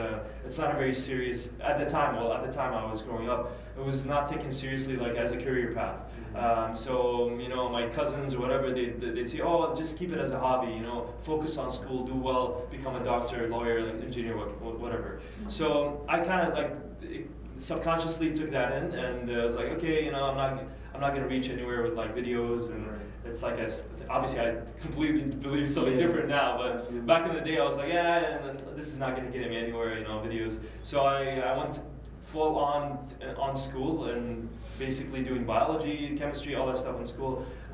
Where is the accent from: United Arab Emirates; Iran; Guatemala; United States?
United Arab Emirates; Sharjah; also born or lived in Canada; recently, like the past month, I moved from Canada to UAE, back home where my parents are from. My parents are from Kuwait, although I was born and raised in Sharjah, UAE.